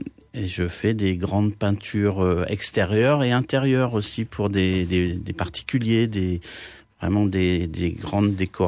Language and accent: French; Normandy, France; born there; Je suis né en Normandie en 1956.